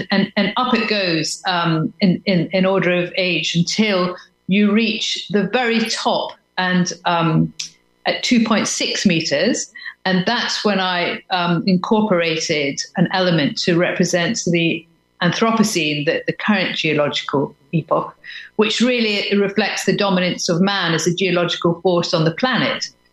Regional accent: Scotland, United Kingdom; I say we because I'm Scottish, so I'm talking about Scotland and Northern Ireland here.

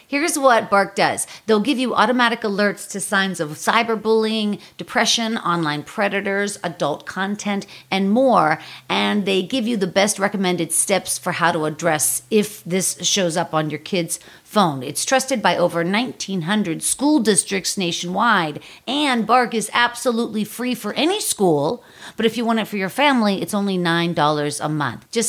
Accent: Pittsburgh, Pennsylvania, United States; now in Los Angeles, United States; And that kind of cracks me up because, like, I'm from Pittsburgh. My whole family's from back east.

